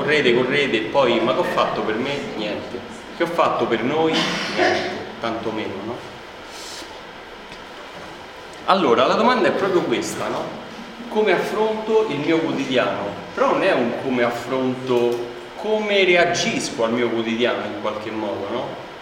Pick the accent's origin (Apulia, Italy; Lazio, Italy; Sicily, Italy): Lazio, Italy; Rome; Noi siamo di Monte Spaccato, non è meglio, Monte Spaccato non è meglio di Prima Valle